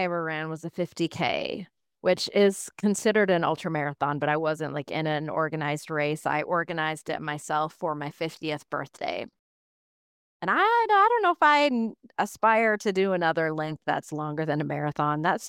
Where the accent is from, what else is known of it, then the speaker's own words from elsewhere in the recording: Baltimore, Maryland, United States; born there; I was born in Baltimore, Maryland, which is where you live